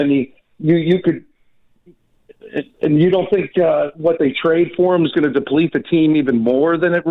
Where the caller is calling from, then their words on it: Pittsburgh, Pennsylvania, United States; Yeah, I'm calling directly from Pittsburgh, Pennsylvania. I'm a barber here.